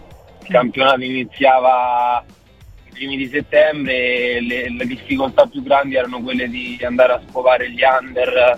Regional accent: Rome, Lazio, Italy; Io sono di Roma

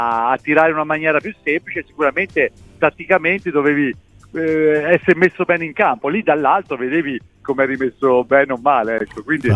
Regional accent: Sicily, Italy; born there; Noi siamo nati in Sicilia, quindi sì. siamo più dal mare che da montagna.

